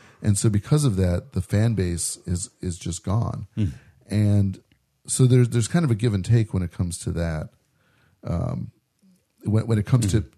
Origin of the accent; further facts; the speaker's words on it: Chicago, Illinois, United States; I'm from Chicago, so I'm faithful. I'm a loyal Chicago guy, even though I'm ready to move.